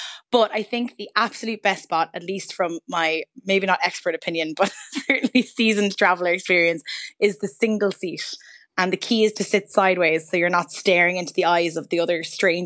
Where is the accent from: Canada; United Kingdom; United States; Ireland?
Ireland; Cork, Munster; now in Dublin, Ireland; I come from Cork, where we do not have a Lewis. And I think even though I've lived in Dublin for the last 8 years